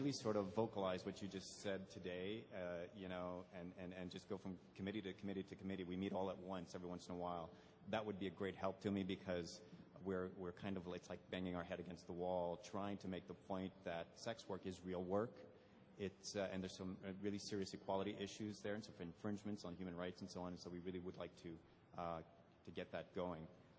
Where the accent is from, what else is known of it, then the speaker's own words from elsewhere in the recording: Toronto, Ontario, Canada; I'm from Canada, based out of Toronto.